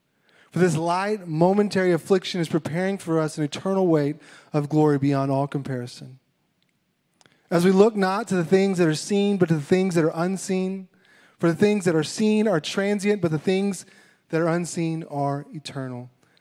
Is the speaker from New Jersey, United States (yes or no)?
no; Clyde, Texas, United States; my hometown in Clyde. Clyde is where I grew up. Clyde is where I did ministry as youth minister for several years. I lived there almost, I guess, going on 6 years as an adult. Grew up there as a kid.